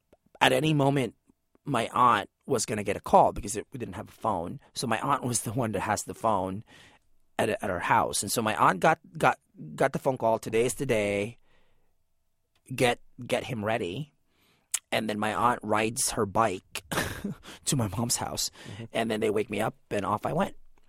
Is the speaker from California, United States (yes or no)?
yes; California, United States; growing up in California, I just assumed that that meant Mexican, and I'm Filipino.